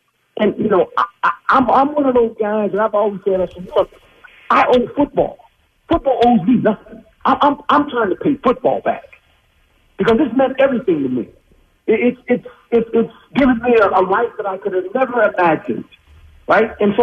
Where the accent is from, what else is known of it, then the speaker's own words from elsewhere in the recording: West Coast, United States; I'm a Philly guy, and I'm from the West Coast, man. I'm from the West Coast.